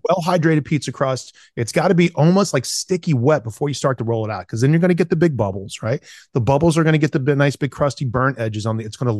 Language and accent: English; the South, United States; accent: Southern; And I grew up in the South, so that's the reason I can talk like this. Especially if I get on the phone with my parents for an hour, this is exactly what I sound like.